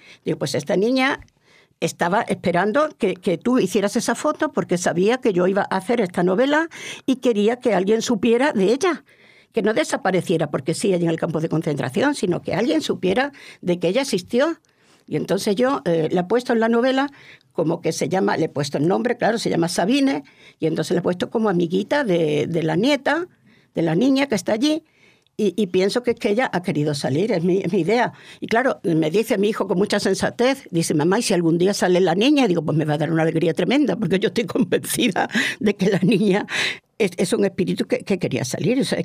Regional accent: Córdoba, Andalusia, Spain; Yo soy cordobesa y los cordobeses somos amantes de las tres culturas.

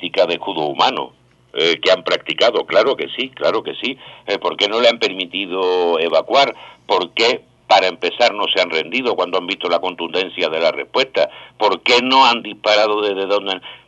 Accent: Tangier, Tanger-Tetouan-Al Hoceima, Morocco; moved away; yo recordaba que en mi infancia en Tánger

